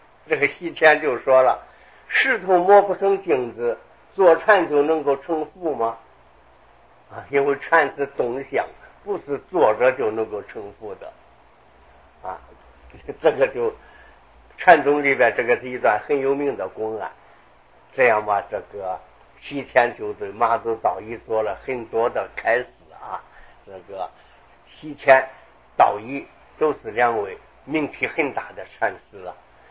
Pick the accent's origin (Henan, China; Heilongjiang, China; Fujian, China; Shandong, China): Henan, China; Luoyang; 然后呢又到了洛阳，回到我的故乡去扫墓